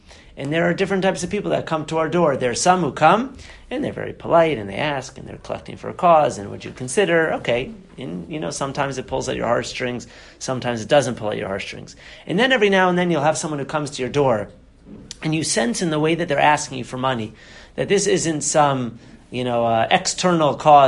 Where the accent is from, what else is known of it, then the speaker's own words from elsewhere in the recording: Boston, Massachusetts, United States; I'm from Boston, so, you know, we're not in the fast crowd, as they say.